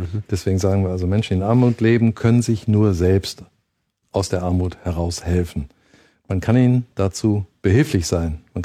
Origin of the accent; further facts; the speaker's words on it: South Africa; moved away; Meine Eltern sind 52 nach Südafrika ausgewandert, haben sich dann später getrennt und ich bin bis 61 in Südafrika zur Schule gegangen und ja, kannte das Land eben als junger Weißer im Apartheid-Südafrika.